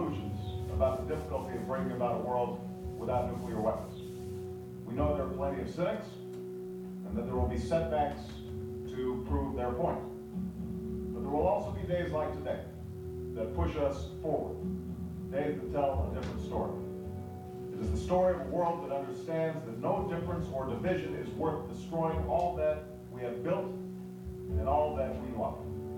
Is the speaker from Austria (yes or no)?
yes; Austria; English is a second language; now in United States; Everyone knows that I grew up in Austria.